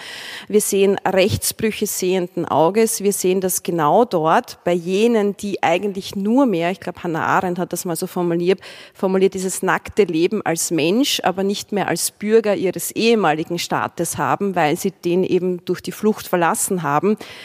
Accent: Austria; Ich als Österreicherin

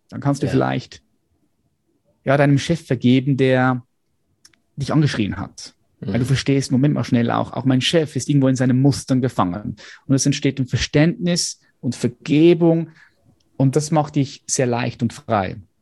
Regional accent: Switzerland; ich bin von der Schweiz

